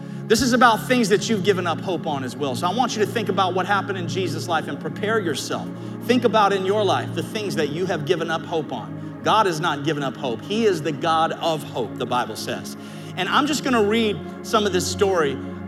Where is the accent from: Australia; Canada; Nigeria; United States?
United States; Winter Garden, Florida; I grew up over in the Winter Garden area.